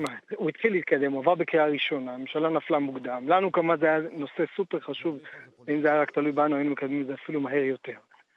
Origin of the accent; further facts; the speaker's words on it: Jerusalem, Jerusalem District, Israel; אגב אני גר קרוב לירושלים, גדלתי בירושלים